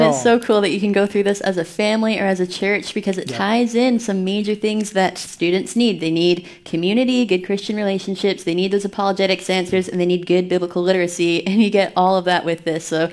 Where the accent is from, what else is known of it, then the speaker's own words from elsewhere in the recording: Canada; So being Canadian, I was like spending some time in a cabin in the woods, super rustic.